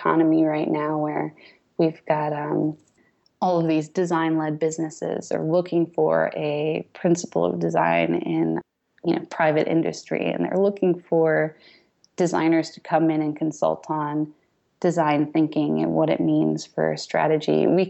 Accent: New Jersey, United States; Because I grew up mostly in New Jersey. My mom was a secretary and is now an EMT. I come from a divorced home

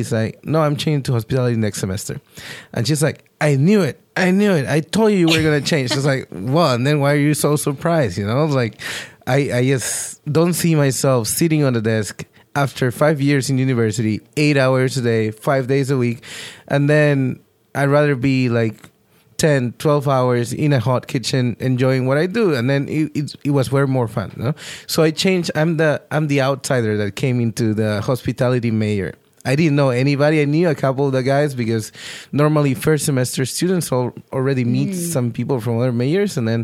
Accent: Peru; English is a second language; I grew up in Peru. I'm originally from Peru.

